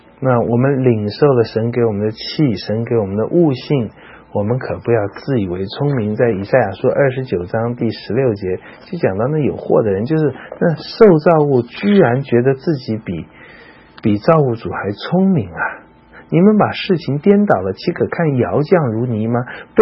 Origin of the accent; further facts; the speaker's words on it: China; 我们中国人也会说没有气了，气断了